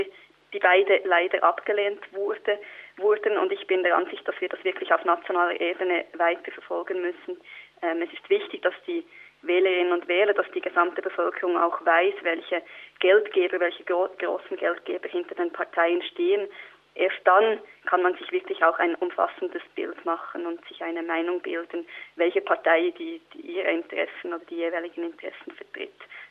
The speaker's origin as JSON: {"language": "German", "country": "Switzerland", "said": "Und solche Boni-Exzesse haben bei uns in der Schweiz nichts zu suchen."}